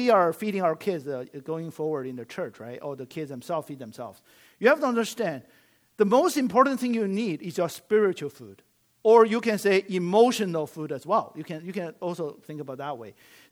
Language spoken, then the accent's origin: English; China; first language Chinese; English is a second language; As most of you know, I speak, my native tongue is Chinese, right? So you hear I have some accent. But but English helped me a lot in my path to become a Christian, because as Chinese, you have a lot of baggage about idol worship.